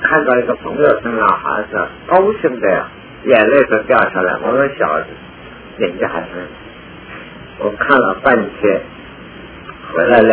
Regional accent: China; 因为我是中国人

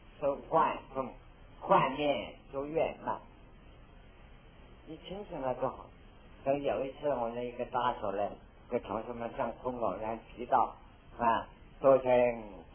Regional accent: China; 我们中国人文书很多啊

